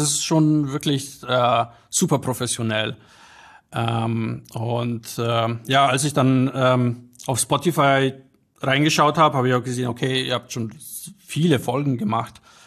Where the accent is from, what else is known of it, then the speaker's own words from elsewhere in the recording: Bavaria, Germany; also born or lived in Poland; ich bin in Polen geboren und wie gesagt in Niederbayern aufgewachsen. Und ja, bin da sowohl, fühle mich sowohl in Krakau als auch in München sehr wohl.